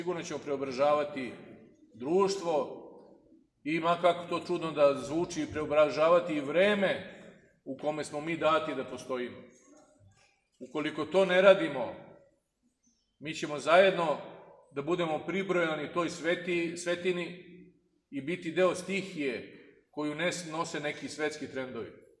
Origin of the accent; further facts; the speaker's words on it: Serbia; To je nešto što mi kao Srbi nosimo u sebi.